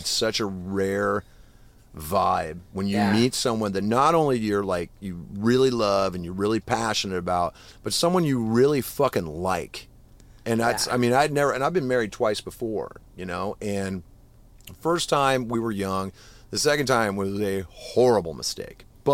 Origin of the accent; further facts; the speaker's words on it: Iowa, United States; and I'm from Iowa, so I've driven fucking everything, you know?